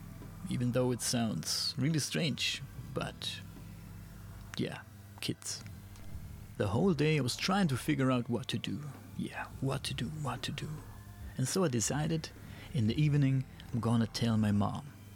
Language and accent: English; Germany; first language German; English is a second language; I hope I get that right because I'm from Germany and in German he said something else, you know.